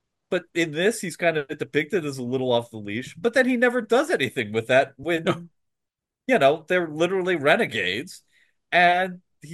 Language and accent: English; United States; Scott, I'm an American.